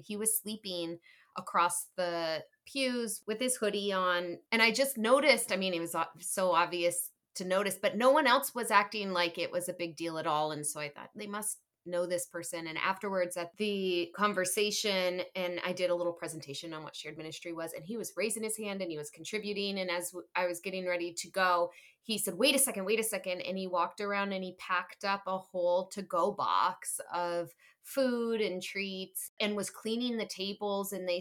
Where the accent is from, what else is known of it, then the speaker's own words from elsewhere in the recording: the North, United States; And I'm a Northerner.